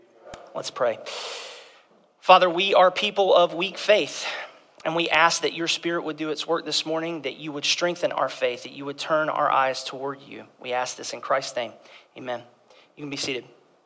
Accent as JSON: {"language": "English", "region": "Georgia", "country": "United States", "tie": "born or raised there", "said": "I grew up in Southeast Georgia"}